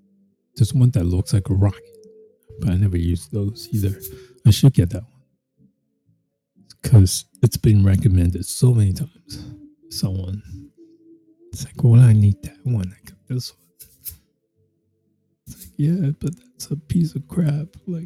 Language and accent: English; New York, United States; I'm from New York.